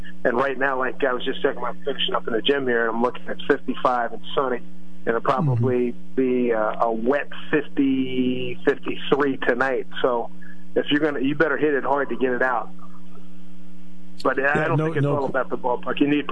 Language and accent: English; Philadelphia, Pennsylvania, United States; I said, "Dude, I'm from Philly.